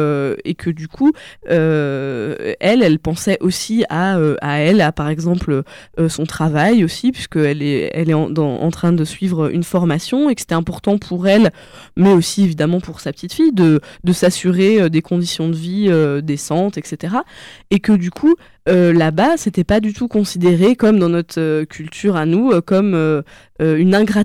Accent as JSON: {"language": "French", "country": "France", "said": "et que moi, en tant que petite française, je me disais, ouais, pourquoi pas."}